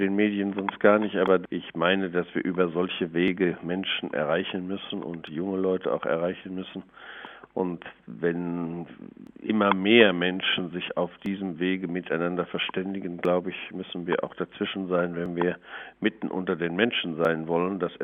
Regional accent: Etteln, North Rhine-Westphalia, Germany; Ich komme aus einem kleinen Dorf bei Paderborn, aus Etteln.

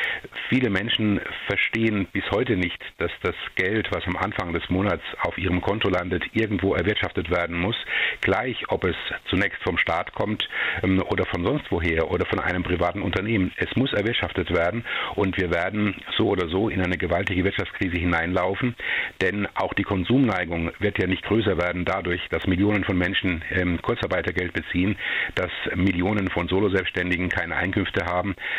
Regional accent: Germany; Ja, natürlich ist es ein Kulturwandel, wenn wir als Deutsche uns früher immer die Hände gegeben haben

